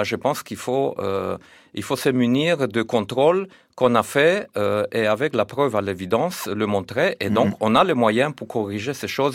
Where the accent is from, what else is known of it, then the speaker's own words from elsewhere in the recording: Romania; now in France; moi je viens de la Roumanie